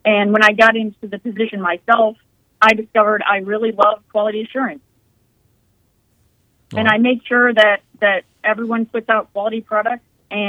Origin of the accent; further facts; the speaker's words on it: Illinois, United States; now in Kansas, United States; I was born in Illinois, so I came from there, from the Chicago area, and we moved to Kansas.